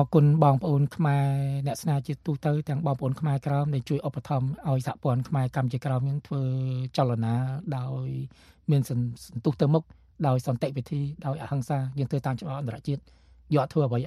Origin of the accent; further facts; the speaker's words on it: Mekong Delta, Vietnam; បាទយើងជាខ្មែរក្រមក៏ស្រឡាញ់ទឹកដីកម្ពុជាដូចដីយើងដែរព្រោះខ្មែរទាំងអស់គ្នាបារាំងយកដីខ្មែរទៅឲ្យយួន